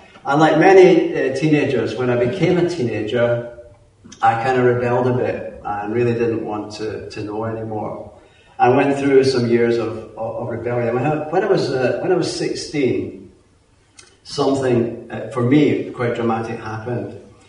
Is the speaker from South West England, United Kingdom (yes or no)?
no; Glasgow, Scotland, United Kingdom; born there; As you can tell, I'm not an Essex boy. I was born in Glasgow, and I'm an only child.